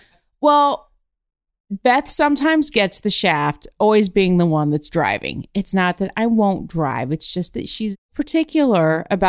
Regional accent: Indiana, United States; so we're from Indiana, and you'll see a lot of deer crossing signs in Indiana

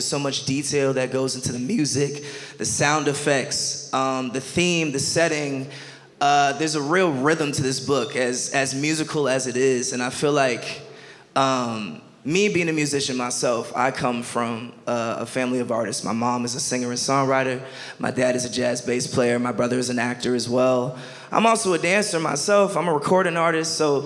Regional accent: New York City, New York, United States; like growing up in New York, where there was like literal pillars, like street performers who you would see like every week, every day at the same spot

